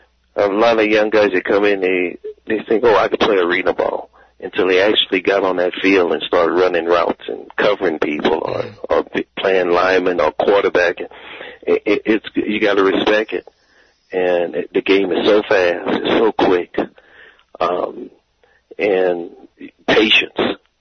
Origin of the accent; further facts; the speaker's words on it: New Iberia, Louisiana, United States; also born or lived in New Orleans; I'm from Louisiana. That's home.